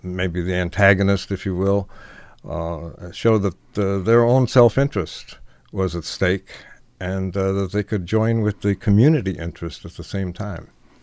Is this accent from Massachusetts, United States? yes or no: no; Buffalo, New York, United States; I was born in Buffalo, New York. At that time, it was the seventh largest city in the United States. And I grew up there and went to grammar school and high school there.